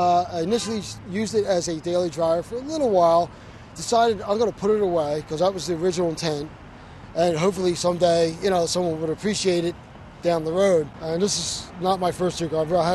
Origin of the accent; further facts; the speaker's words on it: Pennsylvania, United States; I'm from outside of Philadelphia.